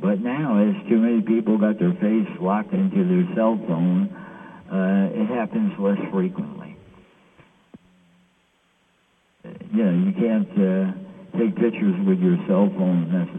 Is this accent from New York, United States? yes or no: yes; New York City, New York, United States; I'm a New York City resident. Yes, right. I'm a New Yorker.